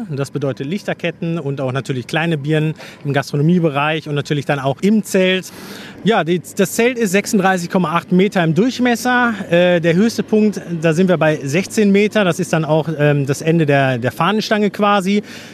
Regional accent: Enger, North Rhine-Westphalia, Germany; also born or lived in Herford; Also ursprünglich bin ich geboren in Herford, bin dann in Enger aufgewachsen, da sind so knapp 30 Kilometer von hier und demnach hat man natürlich diesen engen Bezug hier zur Region.

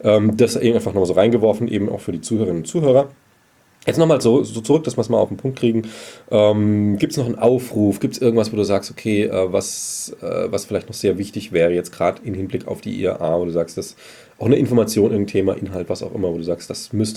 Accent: Germany; wie wir das auch als Deutsche schon kennen

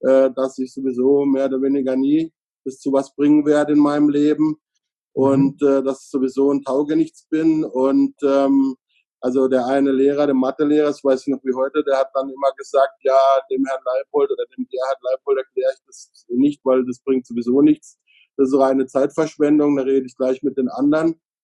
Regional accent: Freiburg im Breisgau, Baden-Württemberg, Germany; born there; ich bin in Freiburg im Breisgau geboren. Da streiten sich jetzt manche drüber, ob das der Schwarzwald ist oder nicht. Aber es ist natürlich insgesamt als Schwarzwaldmetropole bekannt. Es ist eine sehr schöne Stadt

